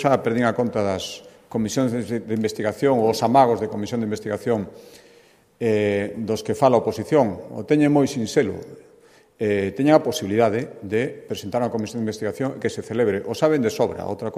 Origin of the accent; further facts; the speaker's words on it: Galicia, Spain; de pobo despreciativo e que mira por enriba do ombro a outros, eso non somos os galegos